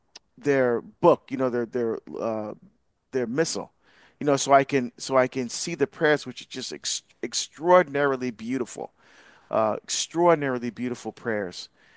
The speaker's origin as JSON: {"language": "English", "region": "New Jersey", "country": "United States", "tie": "born or raised there", "said": "I'm going to be speaking at a radio keynote dinner, fundraising dinner, in my home state of New Jersey on Sunday."}